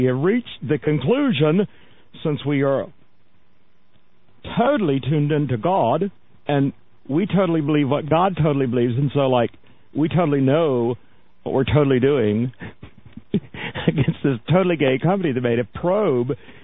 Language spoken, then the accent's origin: English; the South, United States; Growing up in the South, you don't come across many of those.